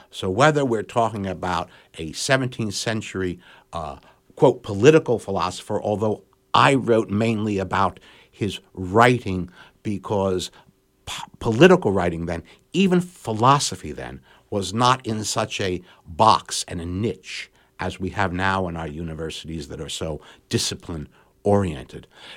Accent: West Orange, New Jersey, United States; But then I was born and raised in the Oranges, in West Orange.

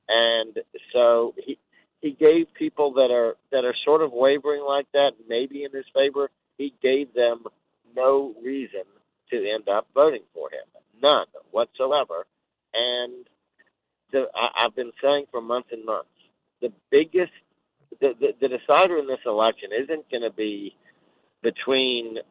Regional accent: Louisiana, United States; I'm a little bit east of you, and I should be okay, but I'm worried about all my friends in my home state of Louisiana, so be careful.

